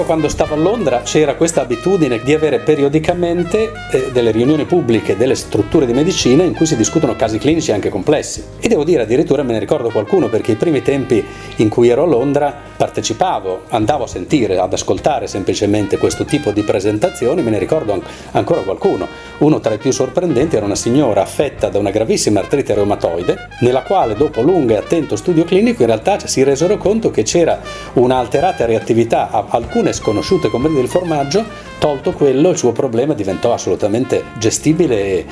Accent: Bologna, Emilia-Romagna, Italy; moved away as an adult; also born or lived in London / Rome; now in Cagliari, Italy; sono nato e cresciuto a Bologna. A Bologna, come si suol dire, sono stato educato, ho fatto la scuola di medicina. Dopodiché, in tempi abbastanza brevi dopo la laurea, sono approdato a Londra per vari anni, da Londra a Roma e qui e infine qui a Cagliari.

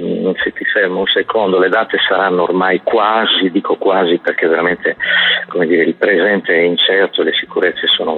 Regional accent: Sardinia, Italy; in più siamo sardi, siamo testardi, lo siamo io, lo sono io, lo sei tu, lo siamo noi sardi in genere.

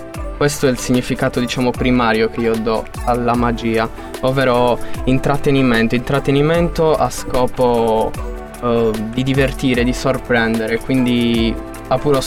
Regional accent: Cagliari, Sardinia, Italy; also born or lived in Quartu Sant'Elena; Io sono nato a Quartu, poi vabbè, Sono cresciuto comunque a Cagliari, sì, con pieno sardo, diciamo.

